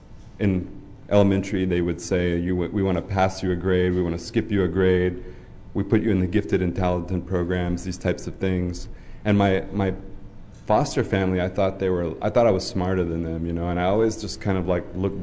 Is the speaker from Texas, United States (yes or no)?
yes; Texas, United States; You know, I grew up in Texas, and growing up, I grew up in a foster home. The town I grew up in Texas was 800 people, so you could say that the best description was rural.